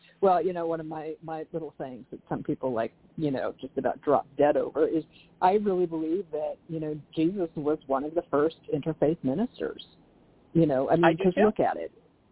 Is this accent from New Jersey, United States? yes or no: no; California, United States; you know, I grew up in Orange County